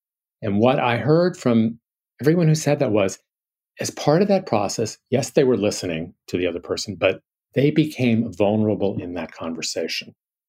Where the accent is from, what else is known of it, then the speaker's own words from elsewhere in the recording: New York City, New York, United States; here I grew up in New York City, I can be a little flip and so on.